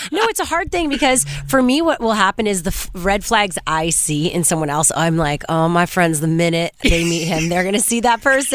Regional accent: Montreal, Quebec, Canada; It was all my friends were in town from Montreal, from my hometown, and they were all staying over

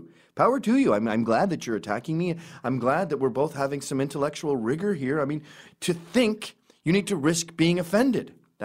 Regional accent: Quebec, Canada; I come from Quebec.

